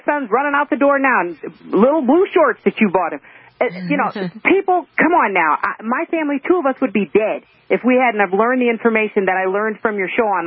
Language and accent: English; Cleveland, Ohio, United States; My family hails from South Carolina, and I was raised in Cleveland, so it's kind of a little switch up there.